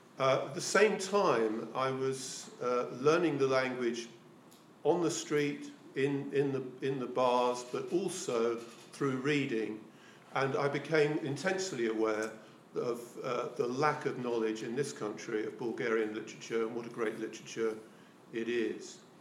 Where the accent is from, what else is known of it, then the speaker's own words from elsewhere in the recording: England, United Kingdom; It's a tremendous privilege being an English person to be able to do this, travelling around the world